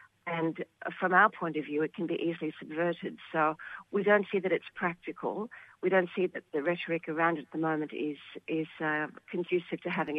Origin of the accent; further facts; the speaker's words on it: Australia; Look, all of us feel very strongly that we are Australian, that this is our home.